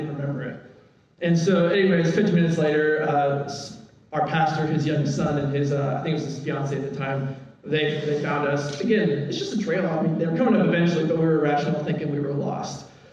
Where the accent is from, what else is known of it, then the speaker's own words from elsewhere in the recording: Illinois, United States; I come from Illinois where it's cold normally on Christmas, so that was different.